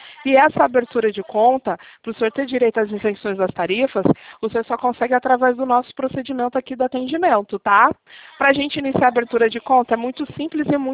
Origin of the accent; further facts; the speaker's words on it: Rio de Janeiro, Brazil; eu sou do Rio de Janeiro.